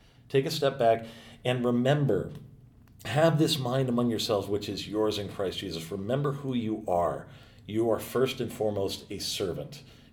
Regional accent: United States; You know, I'm an American

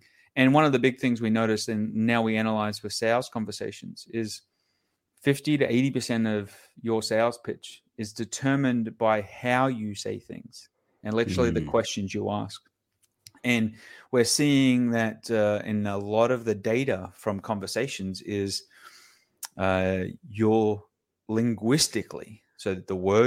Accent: Australia; because like I'm an Australian guy. I like it simple. I like my beer and my shrimp on the barbie, right?

